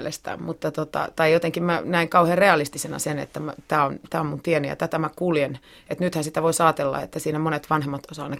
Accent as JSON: {"language": "Finnish", "town": "Oravala", "region": "Kymenlaakso", "country": "Finland", "tie": "born or raised there", "said": "Oravala on mun kotikylä, joo."}